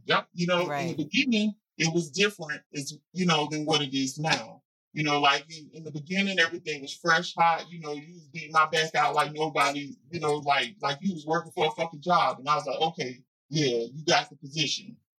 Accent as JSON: {"language": "English", "region": "New Jersey", "country": "United States", "said": "I got some street smarts in me. I'm from Jersey, so don't play with me"}